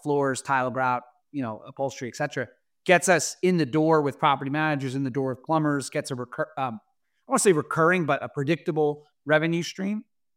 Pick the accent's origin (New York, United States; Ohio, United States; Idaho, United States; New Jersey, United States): New Jersey, United States; And I'm from New Jersey originally. I'm very direct.